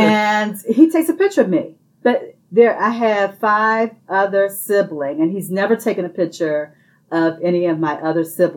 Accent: Washington, District of Columbia, United States; I'm a native Washingtonian, so I'm from Washington, D.C., and so I wasn't familiar with the water and wastewater utility that served Prince George's in Montgomery County, Maryland.

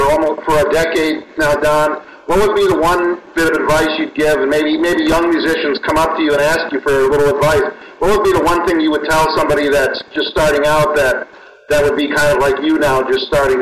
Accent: Milwaukee, Wisconsin, United States; now in Atlanta, United States; Well, I'm from Milwaukee originally, even though I live in Atlanta. So I'm a Brewer fan

